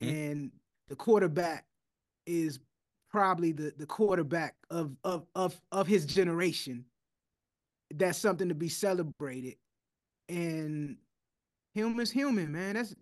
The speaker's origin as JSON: {"language": "English", "town": "Kansas City", "region": "Missouri", "country": "United States", "said": "Like, yo, we're all from Kansas City. Our team won."}